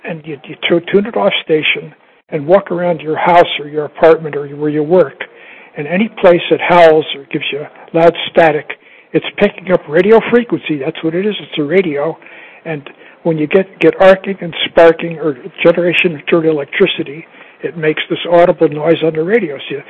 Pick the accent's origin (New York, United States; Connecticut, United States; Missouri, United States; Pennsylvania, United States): New York, United States; Albany; moved away as an adult; also born or lived in Honolulu, United States; I'm an East Coaster, born and bred in Albany, New York, and I moved away to Honolulu, to University of Hawaii in the early 60s, and I wound up on the West Coast in 1968 to take my last job at Washington State.